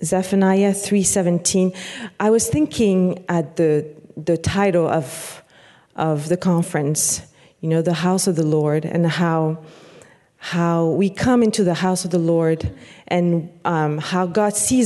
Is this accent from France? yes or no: yes; France; I'm from France originally. I grew up there.